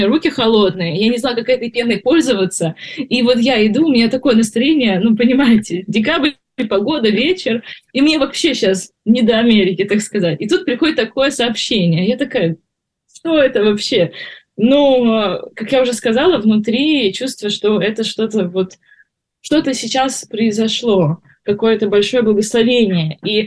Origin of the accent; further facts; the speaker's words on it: Russia; все люди, которые узнавали, что я из России